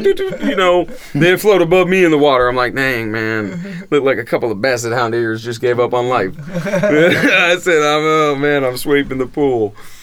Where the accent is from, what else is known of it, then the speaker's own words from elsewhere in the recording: Texas, United States; Like I said, I'm from Texas, you know, so I'm not from around here. It's very different out here.